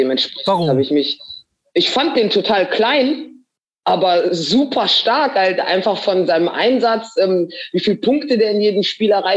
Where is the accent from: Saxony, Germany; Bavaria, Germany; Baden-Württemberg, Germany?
Bavaria, Germany; Munich; born there; ich bin in München geboren.